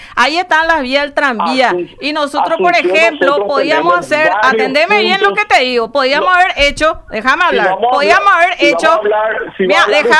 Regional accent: Asunción, Paraguay; la gente de Sajonia, los que somos de Sajonia. Nosotros en Sajonia pagamos como si fuese Nueva York

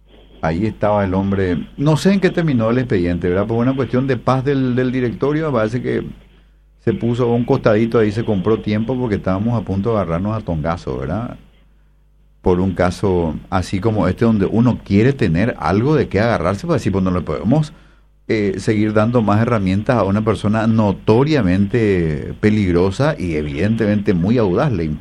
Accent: Paraguay

